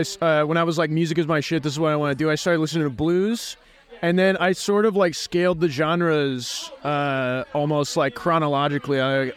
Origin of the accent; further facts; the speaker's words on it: Benicia, California, United States; Dude, I grew up in Benicia.